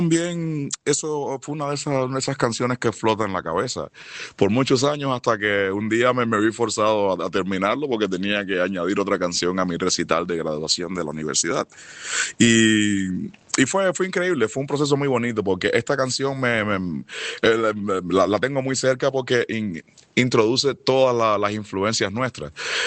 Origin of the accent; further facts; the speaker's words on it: Cuba; como buen cubano hacemos canciones muy, muy bailables sobre temas tristes